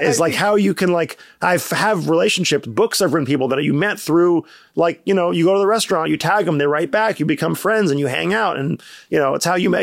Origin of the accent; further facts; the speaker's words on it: Santa Monica, California, United States; growing up in Santa Monica, you're raised to believe that barbecued chicken is a boneless, skinless chicken breath grilled with some KC masterpiece.